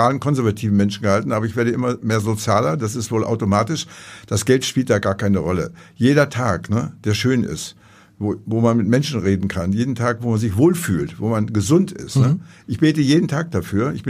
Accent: Gütersloh, North Rhine-Westphalia, Germany; ich bin ein überzeugter Lutheraner Protestant. Ich komme aus Gütersloh

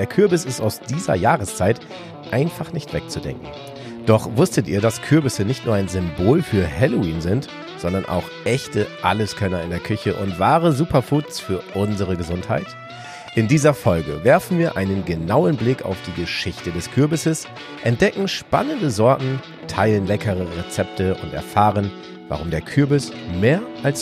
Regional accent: Lower Saxony, Germany

